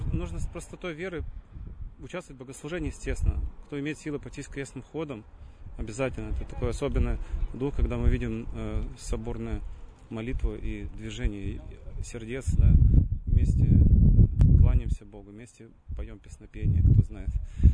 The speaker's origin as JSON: {"language": "Russian", "region": "Odesa Oblast", "country": "Ukraine", "moved": "yes", "said": "Я 3 года как с Одесской области выехал, с семьей здесь служу."}